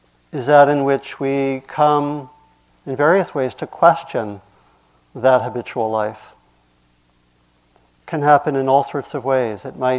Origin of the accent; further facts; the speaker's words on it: Maryland, United States; And where I grew up was in Maryland, and I was also, something didn't sit right.